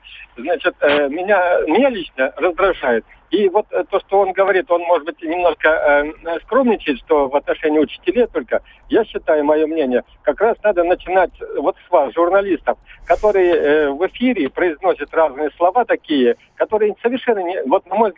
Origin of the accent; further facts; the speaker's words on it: Moscow, Russia; я из Москвы.